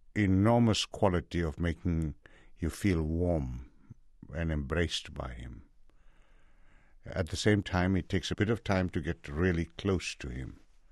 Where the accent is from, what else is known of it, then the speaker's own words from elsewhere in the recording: South Africa; I'm from South Africa.